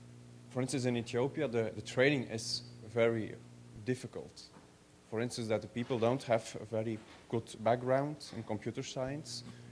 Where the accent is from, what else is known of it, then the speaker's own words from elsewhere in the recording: Belgium; English is a second language; from Belgium. I work at Ghent University